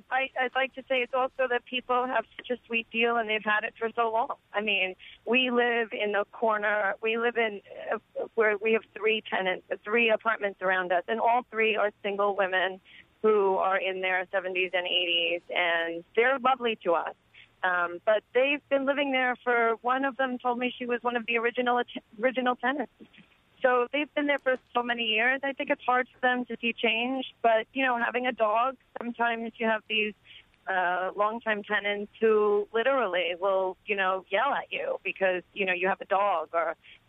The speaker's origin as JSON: {"language": "English", "town": "Brooklyn", "region": "New York", "country": "United States", "tie": "born or raised there", "said": "I grew up in Brooklyn, and my parents marvel when they come and they say it's like living in a park."}